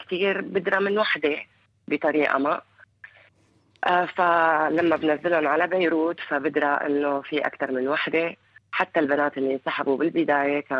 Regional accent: Syria; أما البيروقراطية عندنا في سوريا كانت غبية بشكل ما بيستوعبها العقل

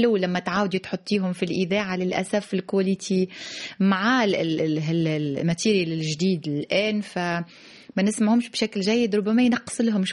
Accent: Tunisia; لكن أنا مثلا كتونسية ما وصلونيش، أو حتى كمغاربية سألت زملائي ما يعرفوهمش

